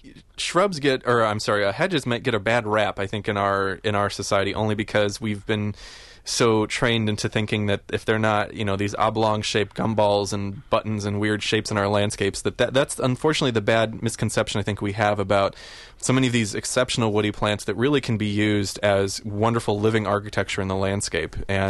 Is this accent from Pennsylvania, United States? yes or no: no; Indiana, United States; I am born and raised in Indiana, so I saw Indianapolis and got very excited.